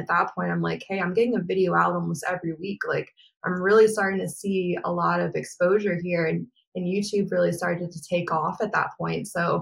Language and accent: English; New York, United States; I grew up fishing in New York. Ever since I was little, my pop-up would have me out there real little on the boat, fishing for fluke and flounder.